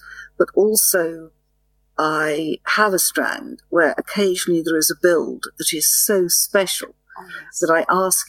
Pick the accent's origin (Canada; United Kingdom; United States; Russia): United Kingdom; England; as you know, I'm English, but I speak very clear what they call international English.